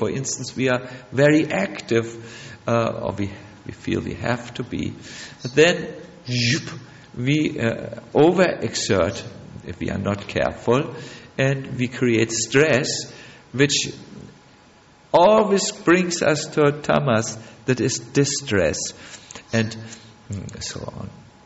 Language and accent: English; Australia; because we are from Australia and we are beach boys and beach girls.